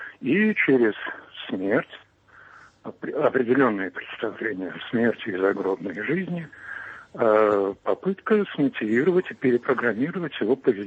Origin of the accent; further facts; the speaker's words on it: Moscow, Russia; я из Москвы.